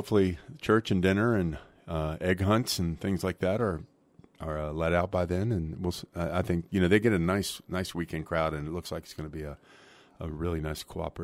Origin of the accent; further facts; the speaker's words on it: Norfolk, United States; also born or lived in Nashville; Well, Norfolk is my hometown. I was born in Norfolk, and I have so many old friends here